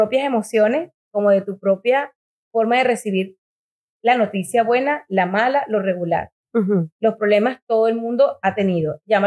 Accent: Venezuela; moved away as an adult; now in Miami, United States; yo me fui de Venezuela.

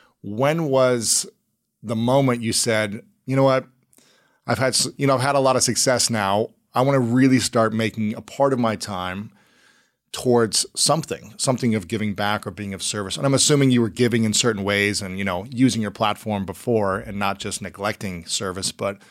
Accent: Ohio, United States; also born or lived in St. Louis, United States; Yeah, I'm from Ohio, but I lived in St. Louis

